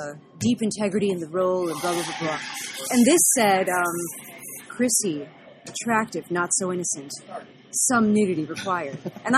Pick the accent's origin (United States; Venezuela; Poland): United States; Texas; I grew up in Texas. I grew up in a high school full of prejudice.